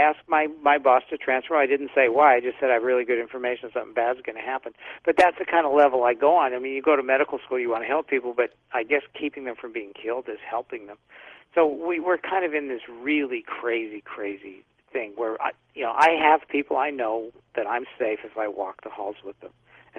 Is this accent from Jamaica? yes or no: no; Utah, United States; I come from Utah, which is a religious place, and I admit to a religious upbringing.